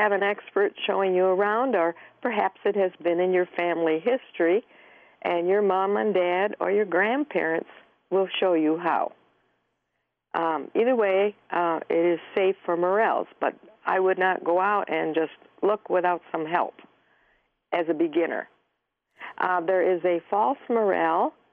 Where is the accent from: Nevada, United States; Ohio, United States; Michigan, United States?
Michigan, United States; Flint; And then when I was a little girl, I grew up in Genesee County in Flint